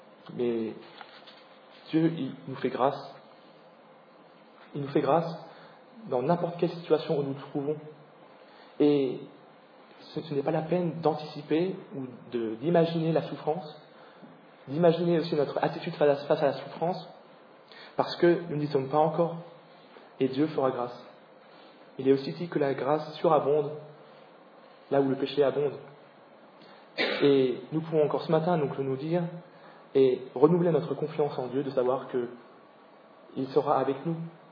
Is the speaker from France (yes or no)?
yes; France; nous, en tant que Français, dans la France, nous avons encore le privilège d'être préservés de toute persécution